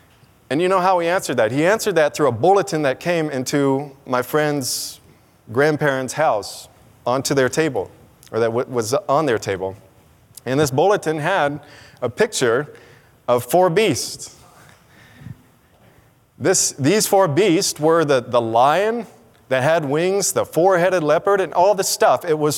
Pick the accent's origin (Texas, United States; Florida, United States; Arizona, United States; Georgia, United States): Georgia, United States; And I'm from Georgia, so I use words like hooping and hollering.